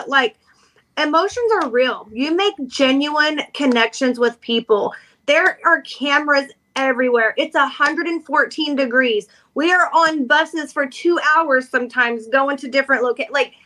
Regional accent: Oklahoma, United States; I'm from Oklahoma. I used to get my ass beat by little boys in school. We're country out here.

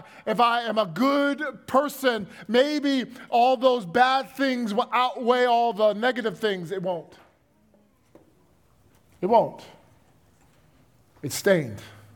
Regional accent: New Jersey, United States; It's a mustard on a hot dog. I'm from New Jersey.

